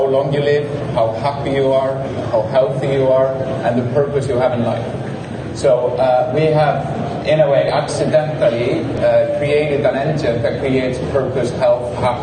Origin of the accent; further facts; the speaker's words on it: Iceland; English is a second language; It's bigger than my home country of Iceland, which, so I think it's very big, but it's not a billion people.